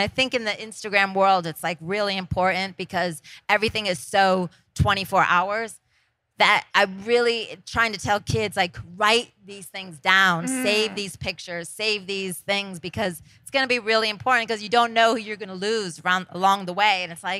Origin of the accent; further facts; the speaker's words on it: Scranton, Pennsylvania, United States; I mean, I'm from Scranton, Pennsylvania. I'm not supposed to be here.